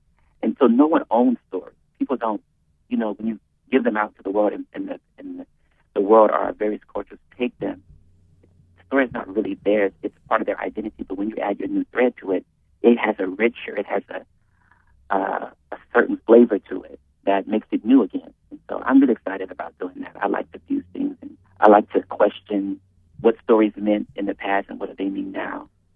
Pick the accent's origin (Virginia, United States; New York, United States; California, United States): California, United States; Oakland; also born or lived in Berkeley; And it will open in my hometown in Berkeley, which is close to Oakland, where I'm from.